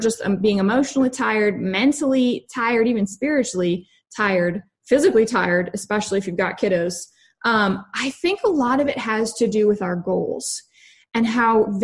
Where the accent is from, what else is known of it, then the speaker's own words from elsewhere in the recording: New Hampshire, United States; So love New England. Grew up here. I'm a New England girl. I am from New Hampshire, which is where I am currently sitting.